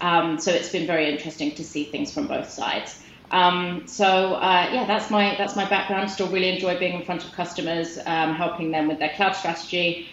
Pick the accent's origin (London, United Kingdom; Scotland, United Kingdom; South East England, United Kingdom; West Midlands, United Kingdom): London, United Kingdom; Pinner; also born or lived in Bournemouth; I grew up in England, in northwest London, a place called Pinner. Went to university in England, in Bournemouth, down on the south coast, on the beach there.